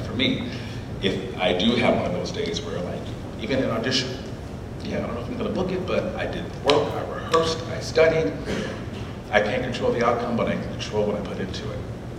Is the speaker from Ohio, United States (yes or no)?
yes; Cincinnati, Ohio, United States; I am from Cincinnati, Ohio.